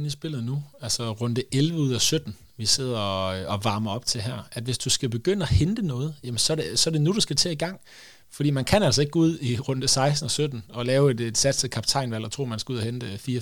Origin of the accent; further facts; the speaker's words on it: Kolding, Region of Southern Denmark, Denmark; Jeg er jo gammel Kolding-dreng, så ja.